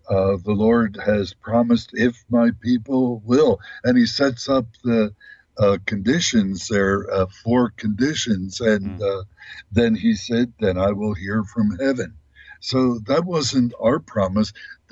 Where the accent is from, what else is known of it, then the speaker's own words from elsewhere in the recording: Pennsylvania, United States; I was raised outside of Philadelphia on a farm right behind the International Airport and went off to the Midwest to college and seminary